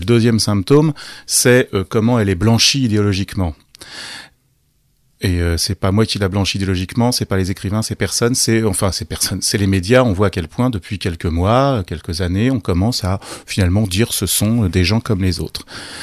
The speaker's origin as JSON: {"language": "French", "town": "Rouen", "region": "Normandy", "country": "France", "said": "Moi, je suis originaire de Rouen."}